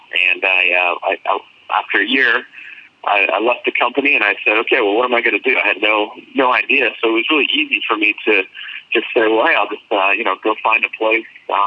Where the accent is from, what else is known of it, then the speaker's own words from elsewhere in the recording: Colorado, United States; because I'm from Colorado and was a home brewer in college, and I went to University of Colorado